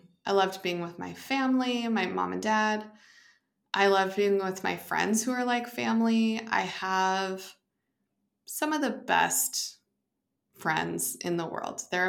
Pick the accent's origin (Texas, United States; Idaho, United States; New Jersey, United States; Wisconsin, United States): Idaho, United States; Boise; moved away; My hometown is great. I love Boise.